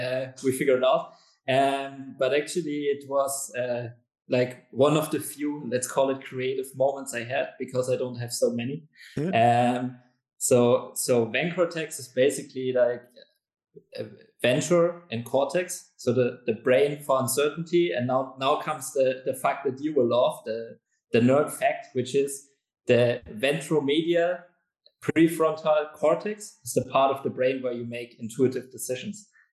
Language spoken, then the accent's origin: English; Bavaria, Germany; English is a second language; When I was a kid, I tried in Germany, obviously, and I'm from Bavaria.